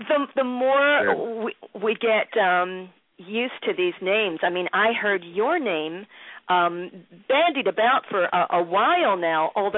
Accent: Philadelphia, Pennsylvania, United States; because when we were growing up in Philadelphia, we had a great AM radio station.

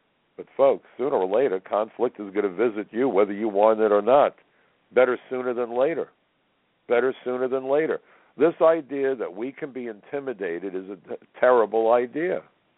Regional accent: Brooklyn, New York, United States; And I'm a kid from Brooklyn. And in Brooklyn, when someone threw a punch at me, I was expected to return the favor.

